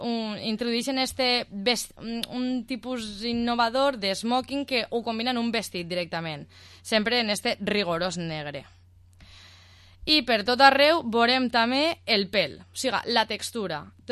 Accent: Vila-real, Valencian Community, Spain; per als que som de Vila-real, fins a totes les, tots els Nadals

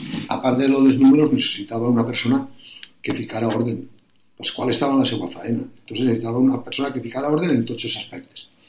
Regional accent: Vila-real, Valencian Community, Spain; De Villarreal, Pujol i valencià. Però la meva segona terra va ser Astúries.

